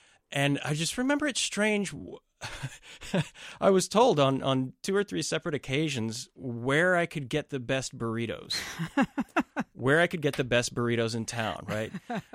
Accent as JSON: {"language": "English", "town": "Dallas", "region": "Texas", "country": "United States", "tie": "born there", "said": "And I was born in Dallas, Texas, right? Like what's more American than Texas?"}